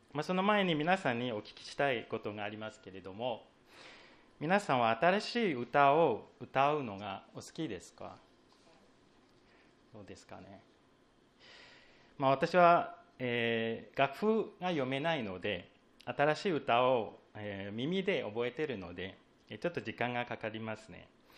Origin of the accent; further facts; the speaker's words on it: Singapore; Japanese is a second language; moved away as an adult; also born or lived in Tsukuba / Kofu; now in Japan; 2009年 OMF の宣教師としてシンガポールから参りました。最初の2年間に OMF の日本語学校にも通いまして